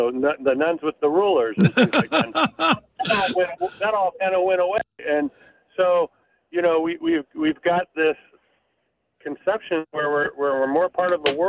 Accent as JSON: {"language": "English", "town": "Berkeley", "region": "California", "country": "United States", "said": "I'm from Berkeley, California."}